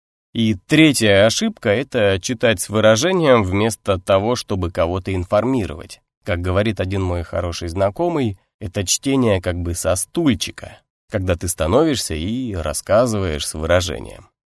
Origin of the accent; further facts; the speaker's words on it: Saint Petersburg, Russia; я диктор из Санкт-Петербурга